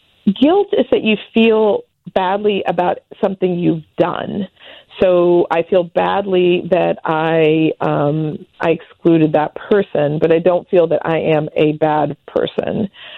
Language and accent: English; India; And I'm Indian.